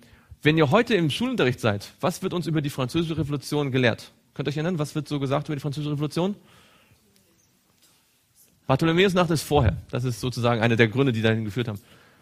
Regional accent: East Germany, Germany; Ich bin aus Ostdeutschland.

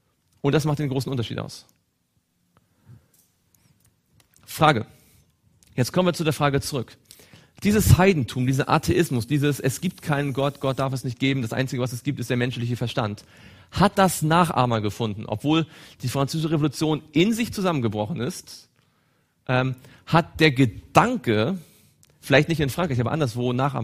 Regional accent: East Germany, Germany; Ich bin aus Ostdeutschland.

